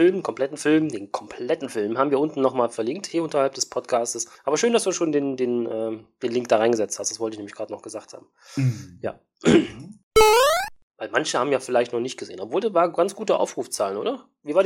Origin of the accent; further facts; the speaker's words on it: Cologne, North Rhine-Westphalia, Germany; Also ich komme aus Köln selber, also so City Köln.